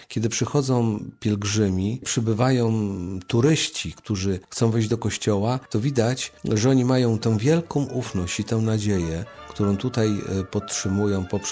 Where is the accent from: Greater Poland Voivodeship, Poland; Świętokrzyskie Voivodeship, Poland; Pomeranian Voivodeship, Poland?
Pomeranian Voivodeship, Poland; Sam jestem Kaszubą, więc wiem, jak to jest.